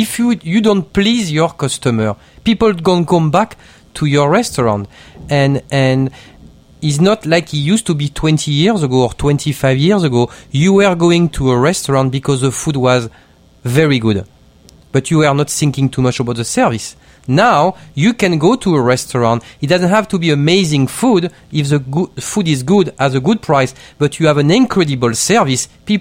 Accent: Marseille, Provence-Alpes-Côte d'Azur, France; English is a second language; also born or lived in England; now in United States; I'm from Marseille, mm-hmm. okay? So it's not too far away from Italy.

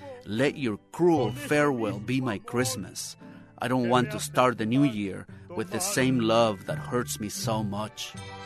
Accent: Xalapa, Veracruz, Mexico; These are songs I grew up singing in my hometown, Jalapa, in Veracruz.

